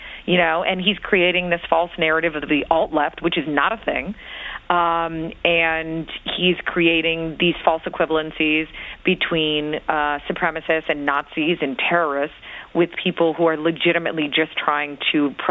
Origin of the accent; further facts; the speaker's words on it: Midwest, United States; Middle America and everywhere, I'm from Middle America, so I don't say that pejoratively.